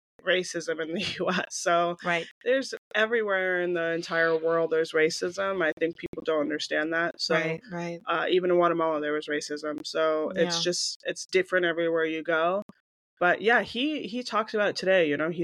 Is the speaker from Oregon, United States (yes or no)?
yes; Portland, Oregon, United States; also born or lived in North Carolina; now in Vigo, Spain; I mean, I grew up mainly in Oregon and right outside of Portland and in Portland. And then for a small amount of time in North Carolina. So the nature was my backyard.